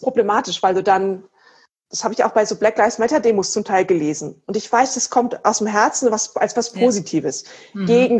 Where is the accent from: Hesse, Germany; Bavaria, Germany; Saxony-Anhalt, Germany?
Bavaria, Germany; Erlangen; also ich komme ja aus Erlangen